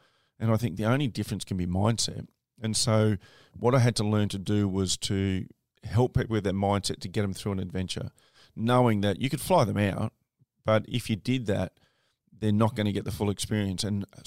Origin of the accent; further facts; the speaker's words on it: Queensland, Australia; as a registered nurse, at one stage, like, I couldn't work as a Queenslander, I couldn't work in New South Wales.